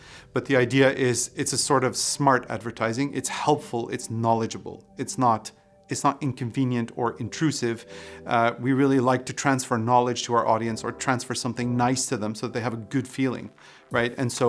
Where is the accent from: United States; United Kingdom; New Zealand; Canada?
Canada; now in Netherlands; I'm from Canada